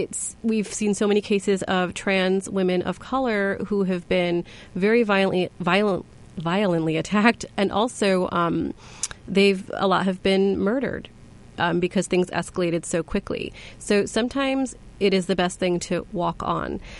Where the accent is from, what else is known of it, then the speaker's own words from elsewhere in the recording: United States; also born or lived in United Kingdom; I was born in the UK. My parents are from India. I grew up in the United States.